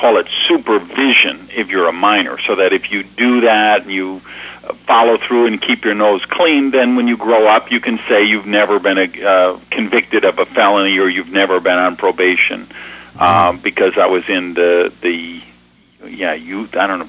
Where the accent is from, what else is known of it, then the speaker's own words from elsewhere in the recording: Madison, Wisconsin, United States; born there; Born in Madison General Hospital.